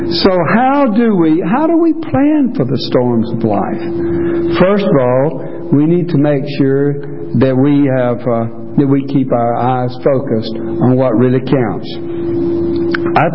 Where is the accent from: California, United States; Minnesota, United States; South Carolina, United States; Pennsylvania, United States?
South Carolina, United States; Taylors; When I was growing up, I grew up in Taylor's.